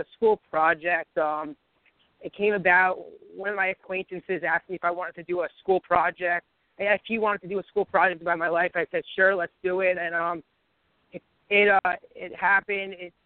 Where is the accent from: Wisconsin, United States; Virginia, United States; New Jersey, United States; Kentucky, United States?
New Jersey, United States; North Caldwell; also born or lived in Hoboken; I grew up my first year in Hoboken, which is where I live now. But I lived most of my life over in North Caldwell, Essex County, New Jersey.